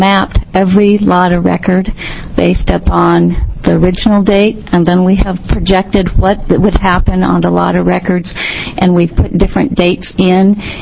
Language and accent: English; Oregon, United States; from Jefferson County.